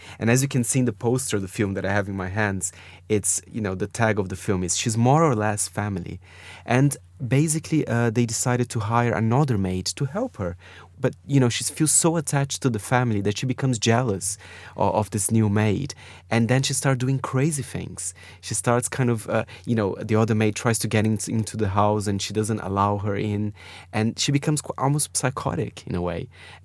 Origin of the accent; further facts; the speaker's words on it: Brazil; English is a second language; if you are born in South America like I am from Brazil